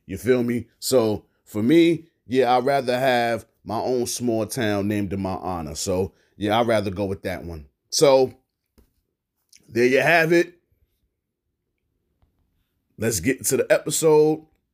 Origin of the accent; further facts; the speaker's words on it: Brooklyn, New York, United States; I mean, I'm from East New York, Brooklyn. I grew up on Crystal Street